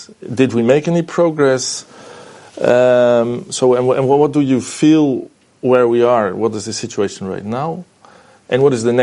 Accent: Netherlands; English is a second language; I'm from Holland.

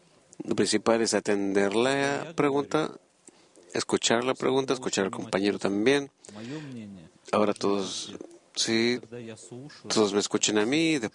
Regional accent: Saint Petersburg, Russia; Yo soy de San Petersburgo

